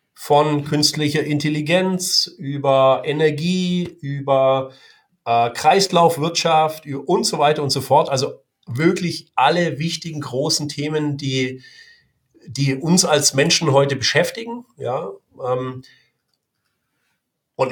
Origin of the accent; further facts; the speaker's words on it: Germany; ich möchte zurückgeben an meine Heimat. Und ich komme nicht aus Heilbronn selber, aber ich denke da Deutschland.